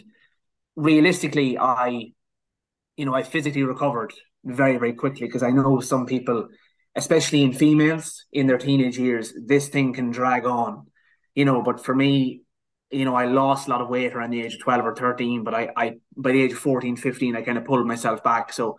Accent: Cavan, Ulster, Ireland; I'm from Cavan. We're not as good, like, we try our best.

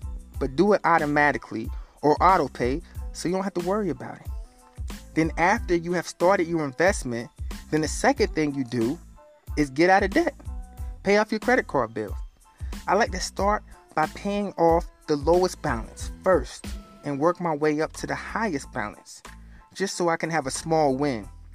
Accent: North Carolina, United States; I'm from Rough Riley, North Carolina.

